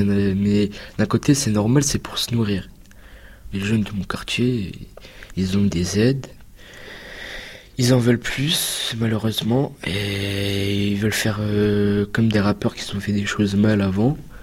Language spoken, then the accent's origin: French; Turkey; Moi, je suis turc